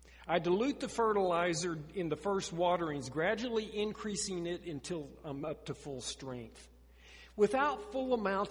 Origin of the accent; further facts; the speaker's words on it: Oklahoma, United States; In your mind's eye, come go with me back to my home state of Oklahoma.